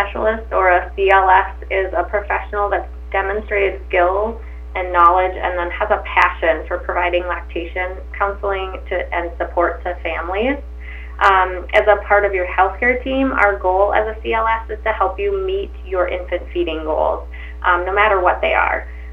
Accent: Dawson, Minnesota, United States; Born and raised in Dawson, Boyd area.

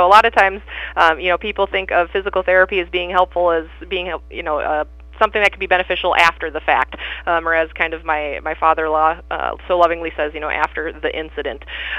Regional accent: Montevideo, Minnesota, United States; I'm born and raised in Montevideo.

